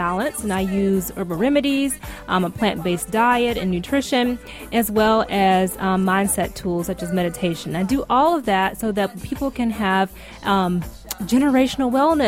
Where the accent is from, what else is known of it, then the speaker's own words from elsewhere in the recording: South Carolina, United States; moved away as an adult; also born or lived in Arizona / California; about how I grew up in South Carolina. And we were talking about how basically for me, I moved across the country in 2010.